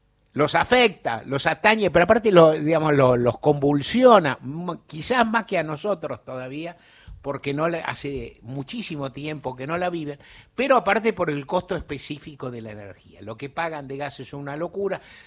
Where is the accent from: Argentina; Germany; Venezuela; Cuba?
Germany; no somos ni fuimos nazis, no somos violentos, somos un país que progresa, que trabaja, donde la gente estudia, que otorga becas, somos la locomotora de Europa